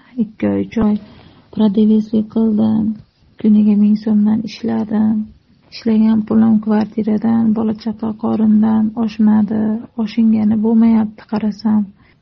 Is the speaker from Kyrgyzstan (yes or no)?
yes; Osh, Osh Region, Kyrgyzstan; moved away as an adult; now in Uzbekistan; Men asli Qirg'izistondanman. O'shda katta bo'lganmiz. O'zbekistonga kelin bo'lib tushganman men.